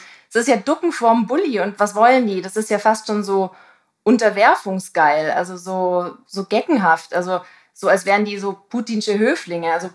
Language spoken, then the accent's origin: German; Tübingen, Baden-Württemberg, Germany; now in Hamburg, Germany; Also ich komme aus der Ecke.